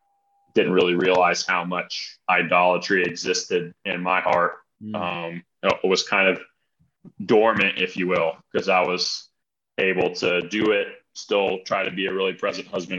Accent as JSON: {"language": "English", "region": "Alabama", "country": "United States", "tie": "born there", "said": "So I was born in Northern Alabama and the oldest of seven children and was homeschooled all the way through high school."}